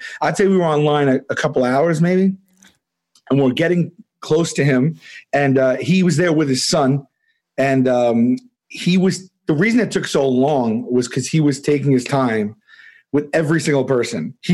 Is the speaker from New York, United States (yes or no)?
yes; Staten Island, New York, United States; I'm from Staten Island.